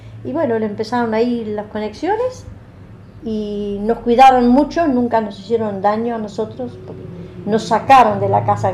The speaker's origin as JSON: {"language": "Spanish", "country": "Germany", "second_language": "Spanish", "moved": "yes", "lives_now": "Buenos Aires, Argentina", "said": "El 27 de septiembre vinimos en el año 48 acá. 21 días el viaje vine yo de Alemania 48 acá. A Buenos Aires, porque tenía tíos abuelos de mi mamá."}